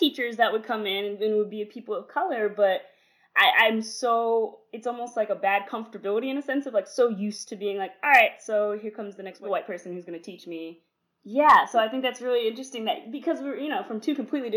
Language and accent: English; Ohio, United States; But I grew up in Ohio, so it was pretty, like, I think I had one.